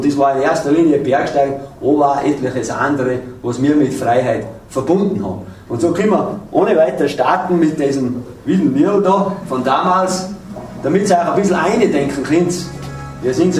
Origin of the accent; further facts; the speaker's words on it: Salzburg, Austria; damit jeder ein bisschen Vorstellung hat, wo ich herkomme, komme nämlich aus den Salzburger Bergen. Aus den Kalkbergen, Großaukamm, Dänengebirge, Dachstein, Hochkönig, aus der Gegend da.